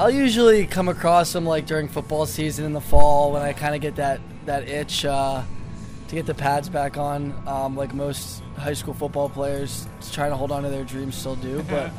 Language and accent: English; Lexington, Massachusetts, United States; he grew up in the town next to me in Arlington. I'm from Lexington, and I actually went to Catholic school in Arlington growing up.